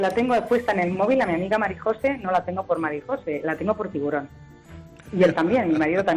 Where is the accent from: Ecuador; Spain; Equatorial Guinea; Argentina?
Spain; Tobarra, Castilla-La Mancha; Pues soy de Tobarra.